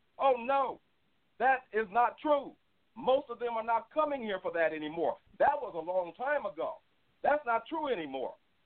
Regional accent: Arizona, United States; also born or lived in Pacific Northwest / California; You know, I'm from the Southwest, Arizona, the Pacific Northwest, California. I've lived in all those places, so I know the numbers and I've seen it personally.

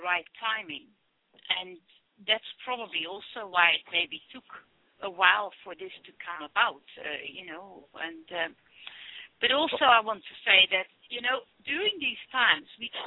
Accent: Cape Town, Western Cape, South Africa; Most of you probably know that we are from Cape Town, South Africa

